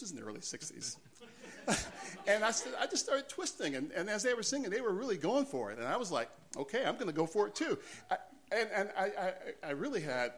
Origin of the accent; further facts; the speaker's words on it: Alabama, United States; born there; I was born in the South in Alabama. Both of my parents are both from Alabama as well, too.